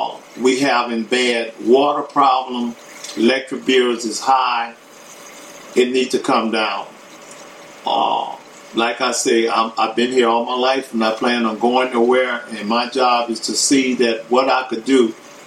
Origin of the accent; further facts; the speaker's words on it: New Orleans, Louisiana, United States; I was born and raised in New Orleans, original from the Flood Street, Lower Ninth Ward, where I was born at. From there, I was finished raising in the Desire Project. And after that, my mother moved in the Third Ward in Zion City.